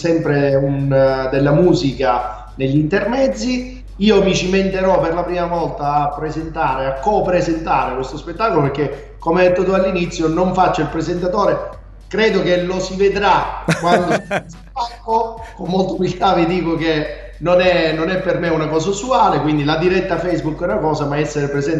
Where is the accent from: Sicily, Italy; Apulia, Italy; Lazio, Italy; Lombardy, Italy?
Sicily, Italy; Catania; fatevi passare il termine, da catanese non mi aspettavo